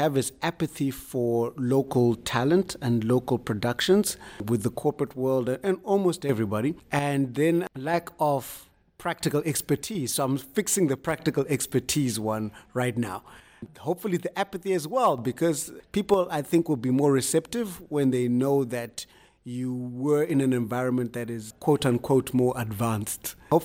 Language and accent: English; Zimbabwe; I'm from Zimbabwe.